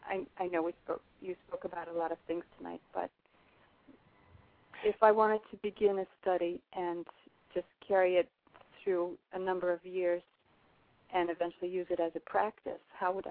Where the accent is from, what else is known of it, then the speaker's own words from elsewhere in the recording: Rochester, New York, United States; I'm from Rochester, New York.